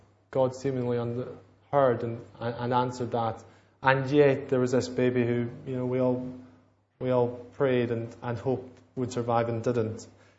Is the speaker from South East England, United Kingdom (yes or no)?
no; Scotland, United Kingdom; it's Burns night and I'm from Scotland.